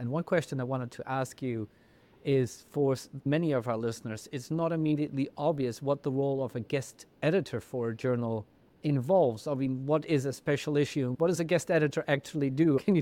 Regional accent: Netherlands; first language Dutch; English is a second language; Dutch being my mother tongue.

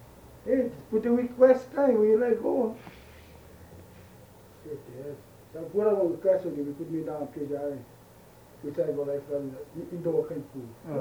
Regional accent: Kauai, Hawaii, United States; born there; also born or lived in Oahu; Yeah, when I was born in Kauai.

